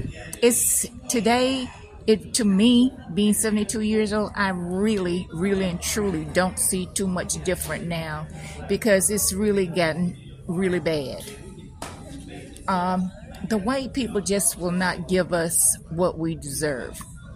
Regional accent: St. Simons Island, Georgia, United States; We live off the coast of Brunswick, which we have to come to Brunswick to shop sometime. My fondest memory of growing up in St. Simon was we had a really big family.

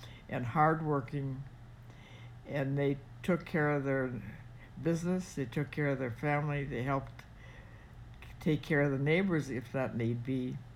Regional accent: Moorhead, Minnesota, United States; also born or lived in Sabin; I grew up 5 years in Sabin. In the next 21 years till I was 26 years old, I lived in Moorhead, Minnesota.

